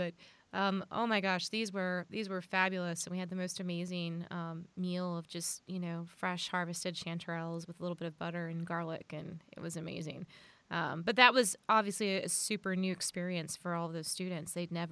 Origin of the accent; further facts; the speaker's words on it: Florida, United States; I grew up in South Florida, so there are lots of cattails around.